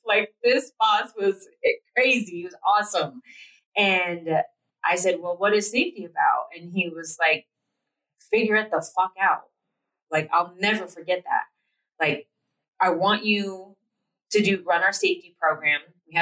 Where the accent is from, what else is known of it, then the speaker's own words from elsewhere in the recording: Platteville, Colorado, United States; And we grew up in Platteville, Colorado.